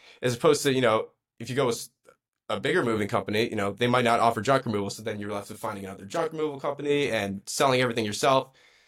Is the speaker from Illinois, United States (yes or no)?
yes; Highland Park, Illinois, United States; I'm from Highland Park, Illinois. It's about a half hour from Chicago.